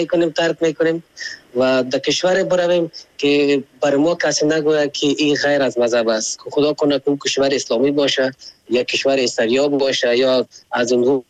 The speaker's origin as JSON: {"language": "Persian", "country": "Afghanistan", "said": "ما خو افغان هستیم"}